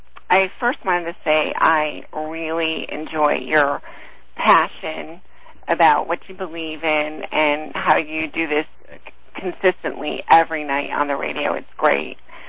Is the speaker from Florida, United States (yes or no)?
yes; Florida, United States; I'm from Florida.